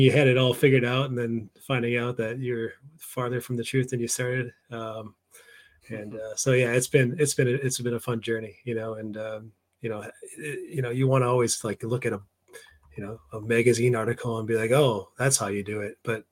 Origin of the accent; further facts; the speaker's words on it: Wausau, Wisconsin, United States; A couple hours north. I'm from Wausau. So you know, I grew up fishing the Wisconsin River, you know, that runs through that area